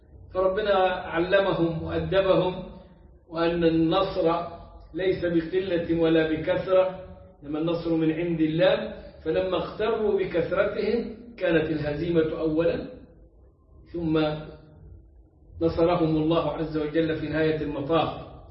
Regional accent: Egypt; also born or lived in Medina, Saudi Arabia / Malaysia; now in Turkey; أنا هاجرت من مصر بدءا بمدينة النبي عليه الصلاة والسلام، ماليزيا، وبعدين تركيا. هجرة فرارا من الأذية، فرارا من الظلم، فرارا من الفتنة في الدين.

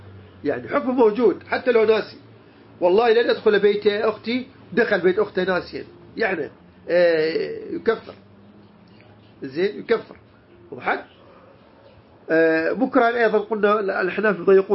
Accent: Iraq; عزة الله هذا عندنا في العراق موجودة بكثرة

